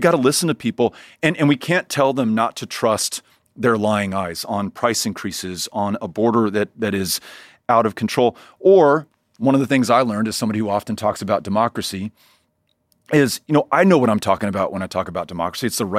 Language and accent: English; El Paso, Texas, United States; El Paso, Texas, my hometown.